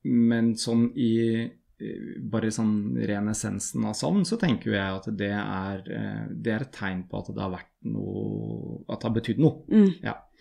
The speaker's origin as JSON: {"language": "Norwegian", "town": "Tønsberg", "region": "Vestfold", "country": "Norway", "tie": "born or raised there", "said": "også hjemme i Norge. Ikke sant? I Tønsberg og Nøtterområdet så er det ikke så ofte at det er ordentlig skifør og vinter og god stemning."}